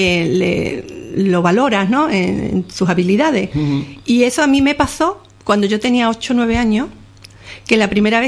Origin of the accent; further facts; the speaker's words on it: La Fontanilla, Andalusia, Spain; born there; Bueno, pues somos cinco hermanos. Nací en La Fontanilla, en El Rincón